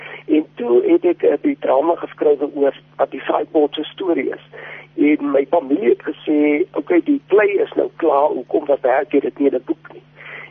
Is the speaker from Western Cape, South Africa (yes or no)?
yes; George, Western Cape, South Africa; ek is van George